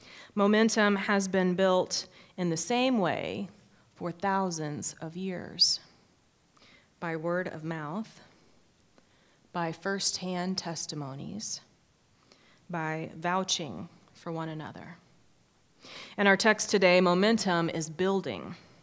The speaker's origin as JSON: {"language": "English", "town": "Oklahoma City", "region": "Oklahoma", "country": "United States", "tie": "born or raised there", "said": "As a young child growing up in Oklahoma City, the only racial perspective I had was the one that I was surrounded by."}